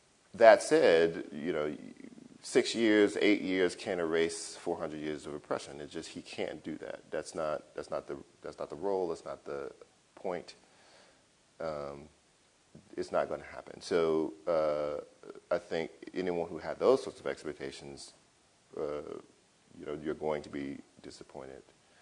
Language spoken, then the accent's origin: English; Louisiana, United States; I try not to write so much about it because, you know, it's so obvious I'm from Louisiana.